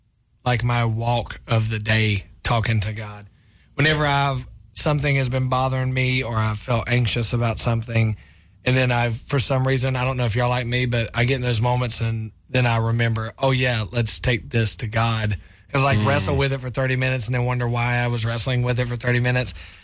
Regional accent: the South, United States; I'm from the South, and it's just two different personalities

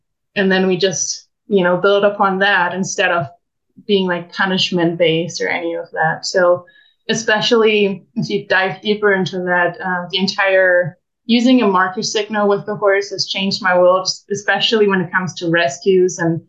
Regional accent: Germany; English is a second language; moved away as an adult; I'm originally from Germany and I was never exposed before I came here a couple of years back to actually wild and unhandled horses.

